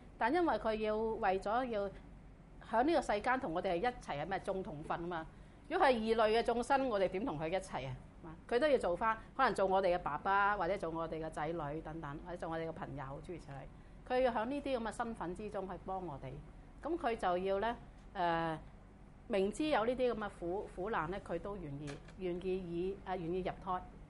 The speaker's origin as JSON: {"language": "Cantonese", "country": "China", "said": "我哋中國人唔係咁接受嘅"}